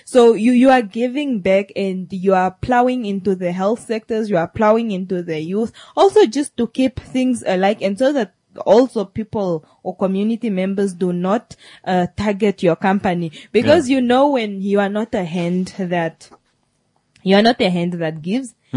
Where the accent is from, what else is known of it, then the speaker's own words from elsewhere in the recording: Tsumeb, Oshikoto, Namibia; Let's say, for example, I grew up in Tsumeb.